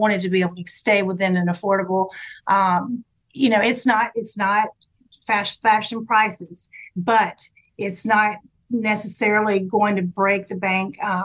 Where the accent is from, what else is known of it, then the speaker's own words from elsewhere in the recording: Georgia, United States; I grew up in South Georgia.